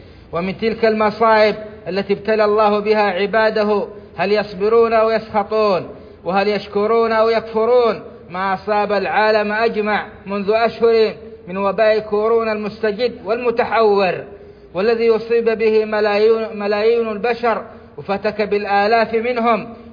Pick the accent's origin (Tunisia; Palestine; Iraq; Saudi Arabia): Saudi Arabia; القيادات الحكومية في بلادنا السعودية